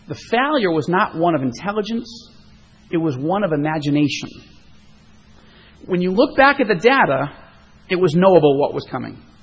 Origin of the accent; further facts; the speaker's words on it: Rochester, New York, United States; I was on this rock and roll station in Rochester, New York, my hometown.